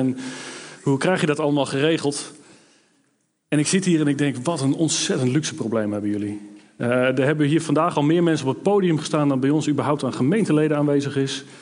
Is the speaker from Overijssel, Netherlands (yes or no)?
yes; Overijssel, Netherlands; born there; now in Duiven, Netherlands; Ik kom uit Duiven gereden. Maar ik ben een geboren tukker